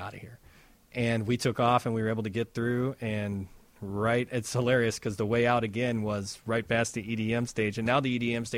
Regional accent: Chicago, Illinois, United States; I wanted to make it just me in Chicago tonight. Yeah. I said, well, with me in my hometown.

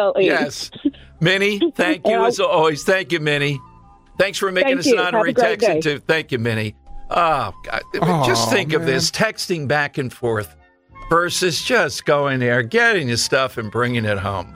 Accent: Philadelphia, Pennsylvania, United States; I can't say it. I'm from South Philly. It'd be you guys.

